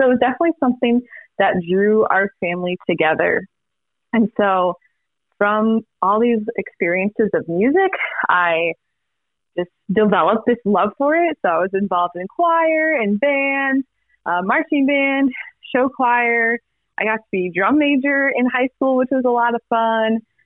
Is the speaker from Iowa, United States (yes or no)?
yes; Iowa, United States; Yes, I am from Iowa.